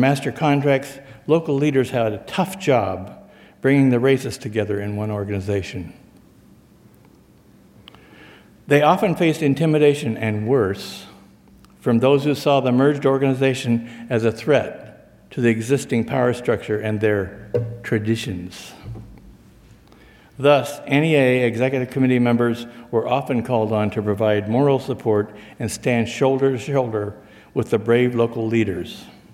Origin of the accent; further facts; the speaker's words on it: Nebraska, United States; As you may know, I'm from Nebraska. I'm a farm kid who grew up in an all-white community, and I never met any persons of color until I was in college.